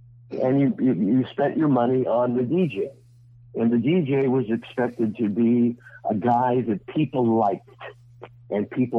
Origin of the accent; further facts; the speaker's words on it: Pittsburgh, Pennsylvania, United States; accent: Pittsburgh; my Pittsburgh accent was as thick enough to cut with a knife